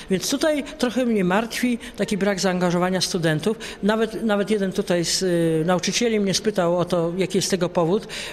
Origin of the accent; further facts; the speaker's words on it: Silesian Voivodeship, Poland; To u nas na Śląsku się bardzo dobrze sprawdzało.